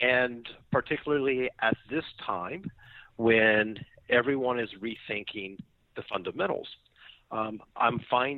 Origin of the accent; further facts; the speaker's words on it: Knoxville, Tennessee, United States; born there; moved away as an adult; So I was born in Knoxville, Tennessee. Okay. I do not have a Southern accent. I went to graduate school in New York City. I've not lived in America since I got my MBA 25 years ago.